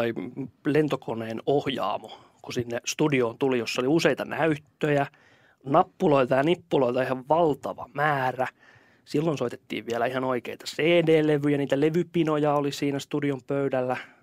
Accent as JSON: {"language": "Finnish", "town": "Ikaalinen", "region": "Pirkanmaa", "country": "Finland", "tie": "born or raised there", "said": "Eli kanava oli tuttu ja Ikaalisista, kun olen kotoisin, niin aina kun mentiin keskustaan"}